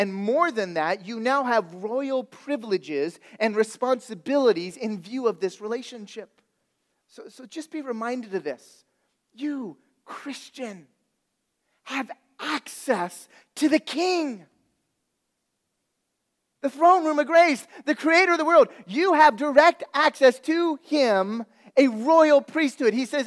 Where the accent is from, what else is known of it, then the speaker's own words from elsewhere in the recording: California, United States; We haven't picked that language up. I'm from California, but we do have some y'alls in our church.